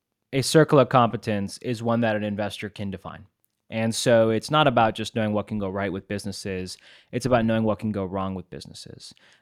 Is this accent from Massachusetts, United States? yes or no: no; California, United States; I'm from the Silicon Valley. You know, I grew up in a suburb. I'm here in a suburb right now near the Silicon Valley.